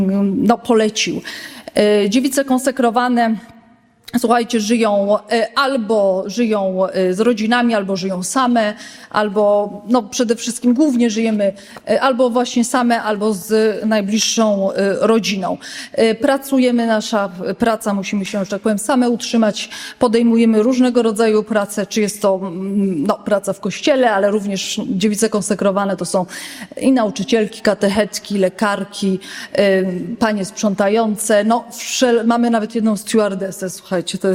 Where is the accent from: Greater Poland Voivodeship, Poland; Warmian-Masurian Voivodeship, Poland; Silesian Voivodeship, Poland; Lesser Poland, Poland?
Lesser Poland, Poland; Myślenice; Jestem z Krakowa, ja jestem z Myślenicy, ale należę do archidiecezji krakowskiej.